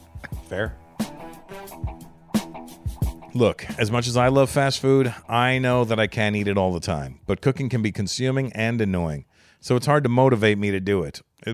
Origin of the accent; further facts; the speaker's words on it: Canada; I grew up in Canada.